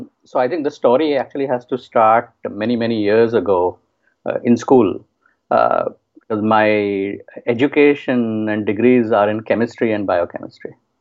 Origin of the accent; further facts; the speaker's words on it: India; you're from India and I grew up in India.